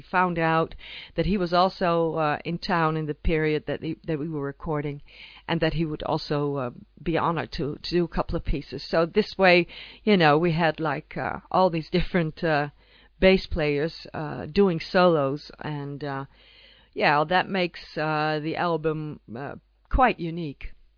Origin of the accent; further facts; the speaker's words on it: Atlanta, Georgia, United States; But when I was a teenager, back in Georgia, I started singing regularly with a band